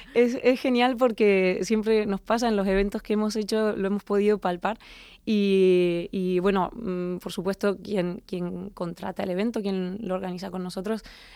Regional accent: Argentina; now in Spain; soy de Argentina, sí

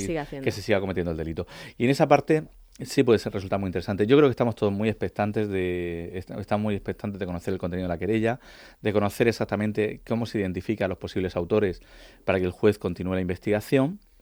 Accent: Region of Murcia, Spain; los que somos de Murcia y nos hemos bañado toda la vida en el Mar Menor, yo recuerdo mi infancia en Lopagán

